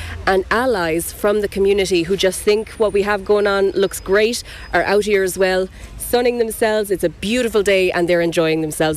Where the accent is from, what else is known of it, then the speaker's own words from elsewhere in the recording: Munster, Ireland; most LGBT people growing up in Kerry would feel that it can be at times hostile or isolating, which is really unfortunate, because I really don't believe that Kerry is conservative.